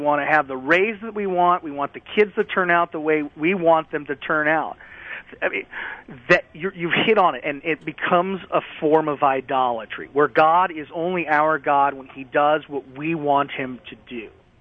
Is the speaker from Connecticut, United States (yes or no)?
no; Louisiana, United States; Sometimes, I'm from Louisiana. I was interested in going back to Louisiana.